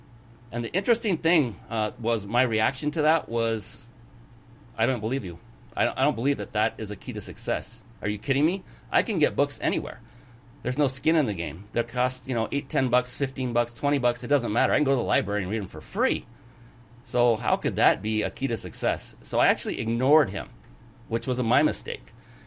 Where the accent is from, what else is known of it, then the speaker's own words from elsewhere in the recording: West Coast, United States; He actually flew me out back east. I'm from the West Coast.